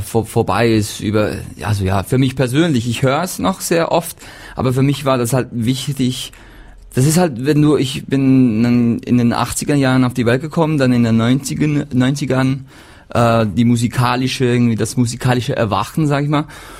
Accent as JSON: {"language": "German", "country": "Switzerland", "said": "Ja, es ist halt, wo ich herkomme, wo ich immer noch bin, die meiste Zeit, wenn ich nicht gerade unterwegs bin."}